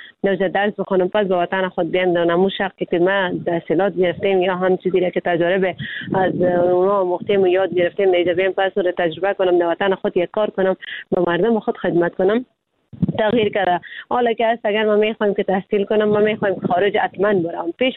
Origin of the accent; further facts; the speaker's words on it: Afghanistan; خود ما افغان هستیم